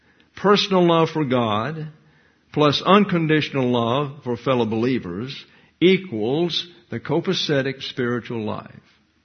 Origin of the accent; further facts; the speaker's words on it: Deep South, United States; When I was raised in the South, and it was the Deep South, you were taught this.